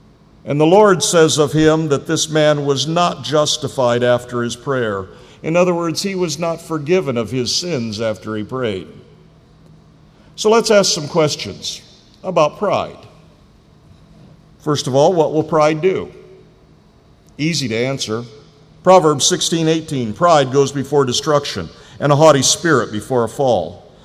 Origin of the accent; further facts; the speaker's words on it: South Bend, Indiana, United States; I come from South Bend, Indiana, originally.